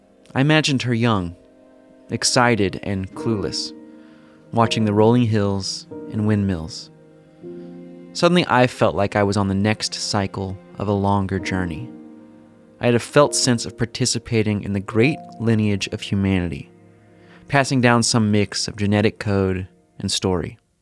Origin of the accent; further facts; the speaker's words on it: United States; So I'm a journalist from the United States